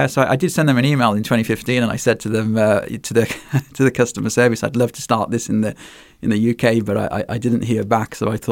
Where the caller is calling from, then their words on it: England, United Kingdom; I am calling from England in the United Kingdom